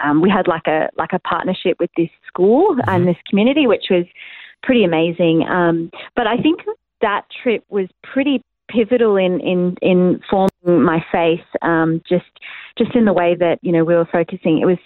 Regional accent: Sydney, New South Wales, Australia; born there; So I was born in Sydney, in the Hills District in Sydney.

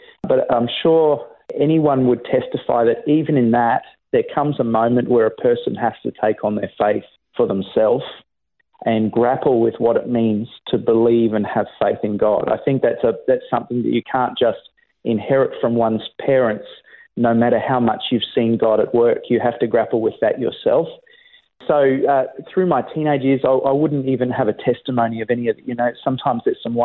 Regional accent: Brisbane, Queensland, Australia; also born or lived in Perth; I was born in Subiaco in Perth, but I was raised on the east coast of Australia, Brisbane, South Brisbane

